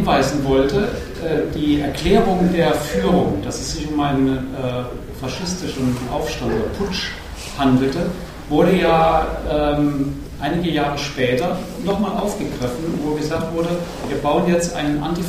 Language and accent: German; North Rhine-Westphalia, Germany; Ja, ich bin im Rheinland aufgewachsen und habe mittlerweile auch einige Erkenntnisse gesammelt.